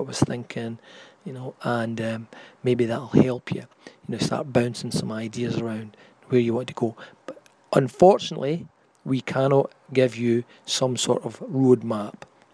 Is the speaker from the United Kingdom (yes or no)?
yes; Scotland, United Kingdom; accent: Scottish; It's obviously … speaking in my politer Scottish accent.